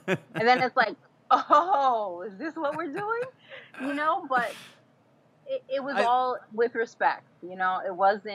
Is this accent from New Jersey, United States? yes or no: yes; New Jersey, United States; And I like, look, I'm from North Jersey, right? Like we don't do guns.